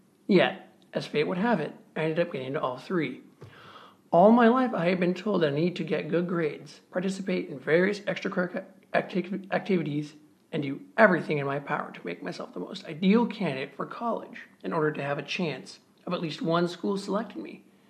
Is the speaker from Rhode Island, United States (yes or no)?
no; California, United States; I was born and raised in the San Lorenzo Valley, which is a mere 20 minutes from UCSC.